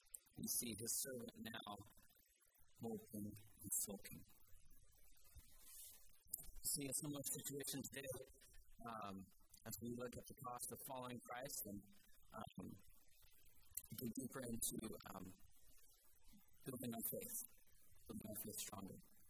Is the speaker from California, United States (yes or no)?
no; Kingston, Washington, United States; I'm from Kingston, Washington.